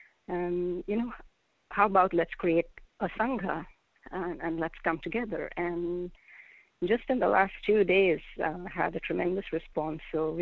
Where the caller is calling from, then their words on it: California, United States; I'm calling from Southern California.